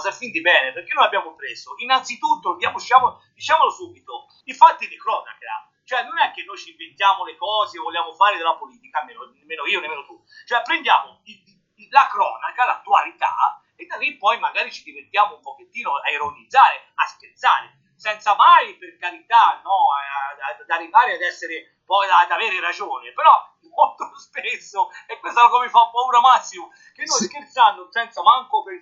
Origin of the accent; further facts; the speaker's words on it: Livorno, Tuscany, Italy; io sono toscano, sono livornese